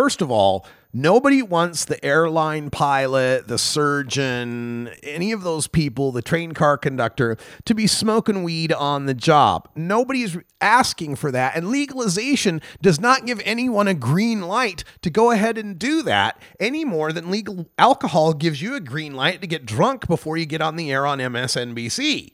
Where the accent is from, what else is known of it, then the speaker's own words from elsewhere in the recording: Idaho, United States; like my home state of Idaho, has a contract with private prisons that require them to be 90% full.